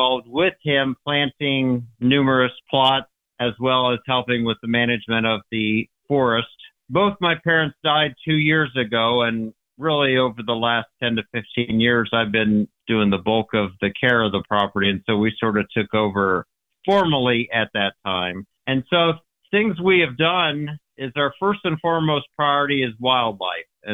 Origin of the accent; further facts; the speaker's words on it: Riley, Indiana, United States; And I grew up in Riley, Indiana, in farm country, and it was farm country. Now it's subdivisions.